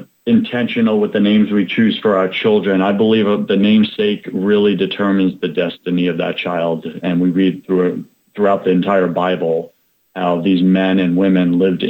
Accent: Long Island, New York, United States; accent: New York; now in Tampa, United States; I grew up on Long Island, so New York. Forgive me for all those people who do not like the New York accent. I get it, but that's what God gave me, so sorry.

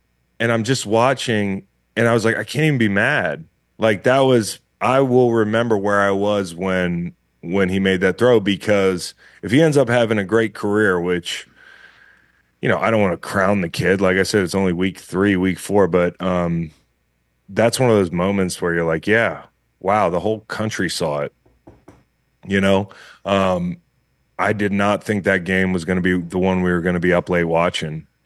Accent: Virginia, United States; Listen, I grew up in Virginia, so a lot of you know, Commanders fans here.

